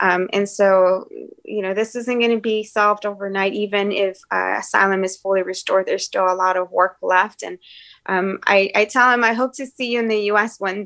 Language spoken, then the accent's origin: English; Mexico; now in United States; undocumented for 33 years in the U.S., I didn't think that I would be in Tijuana right now. Mexico is my home country